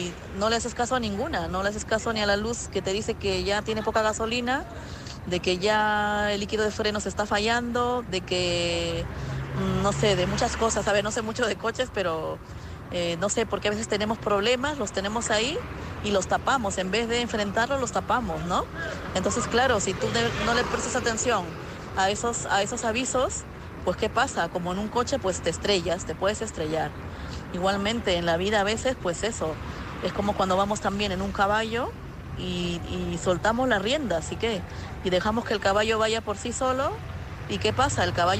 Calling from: Madrid, Community of Madrid, Spain; de Madrid.

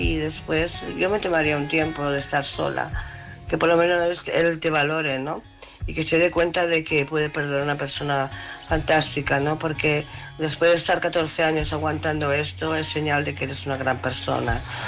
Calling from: Barcelona, Catalonia, Spain; de Barcelona.

